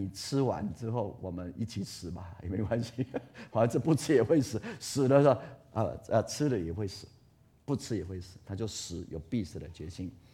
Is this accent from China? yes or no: no; Taiwan; 我们台湾人每一次都说哇够八斗了